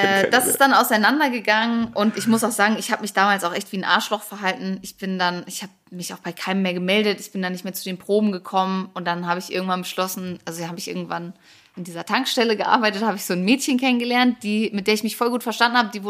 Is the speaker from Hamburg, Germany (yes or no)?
yes; Hamburg, Germany; ich komme ja eigentlich aus Hamburg